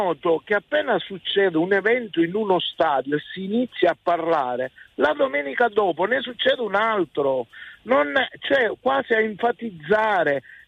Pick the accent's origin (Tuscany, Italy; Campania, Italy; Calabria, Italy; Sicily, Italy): Sicily, Italy; now in Lonato del Garda, Italy; Chiamo da Lonato del Garda, sono siciliano.